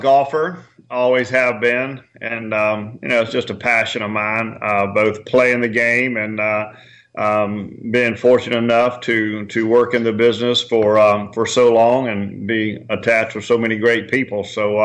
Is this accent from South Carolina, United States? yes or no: yes; South Carolina, United States; which is very similar to the work ethic that I was raised in South Carolina.